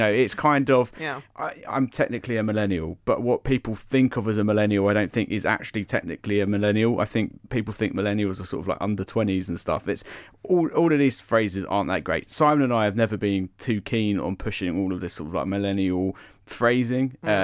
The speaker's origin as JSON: {"language": "English", "country": "United Kingdom", "said": "We're so British about it."}